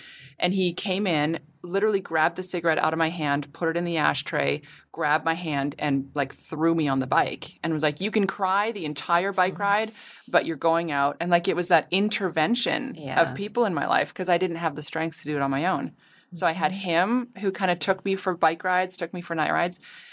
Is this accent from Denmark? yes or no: no; Canada; now in Los Angeles, United States; my family's all in Canada. I'm Canadian.